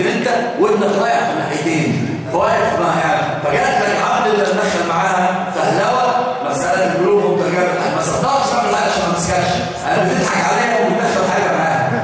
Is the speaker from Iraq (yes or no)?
no; Egypt; النساء المراه عندنا في مصر كانت العوام عندهم جهل عميق